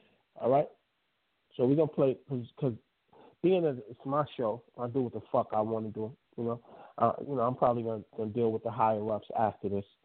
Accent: Brooklyn, New York, United States; I'm from Brooklyn.

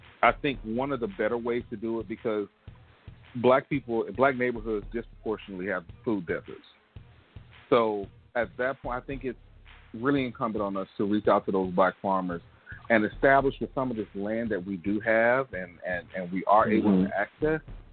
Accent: Gulfport, Mississippi, United States; Just in my hometown, Gulfport, Mississippi, there's 34th Street Holistic Garden where you can go and buy a plot of land and farm and grow food there.

